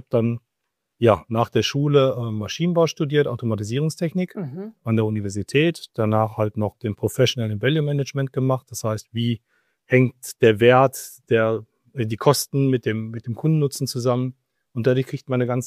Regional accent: Switzerland; Ja, ich komme aus der Schweiz, genau.

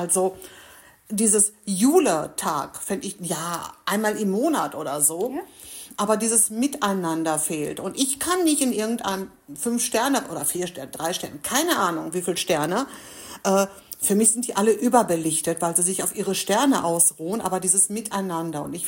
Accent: Greece; Nein, ich bin Griechin, hallo. Ich esse griechische Sachen.

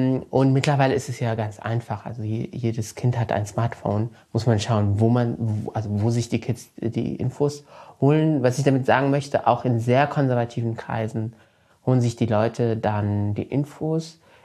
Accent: Morocco; weil ich bin ja in Marokko zur Schule gegangen.

